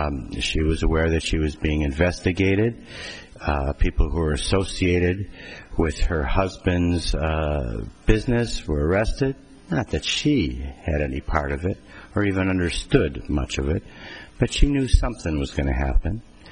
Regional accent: Fox Point, Wisconsin, United States; I'm from Fox Point, Wisconsin. I'm not a native Californian, nor am I from Nebraska.

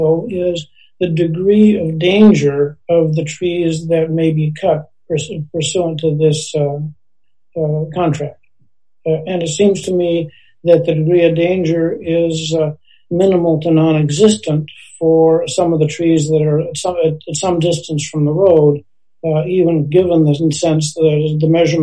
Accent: Pacific Northwest, United States; Now, I've been in the woods a lot. I grew up in the Northwest.

